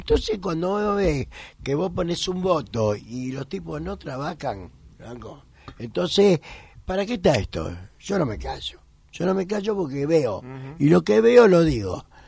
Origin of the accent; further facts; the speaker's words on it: Buenos Aires, Argentina; Esta es mi ciudad, yo soy porteño y yo critico.